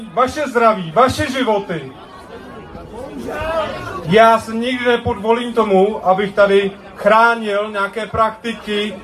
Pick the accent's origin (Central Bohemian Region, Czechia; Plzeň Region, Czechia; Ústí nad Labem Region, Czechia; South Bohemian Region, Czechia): Ústí nad Labem Region, Czechia; Ústí nad Labem; Asi většina z nás už ví, odkud jsem z Ústí nad Labem, jak jsem říkal.